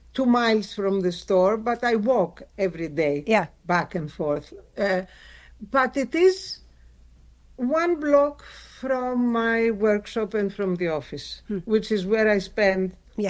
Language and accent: English; Athens, Attica, Greece; English is a second language; At the time, listen, Athens was and still is a place where history and modern life coexist.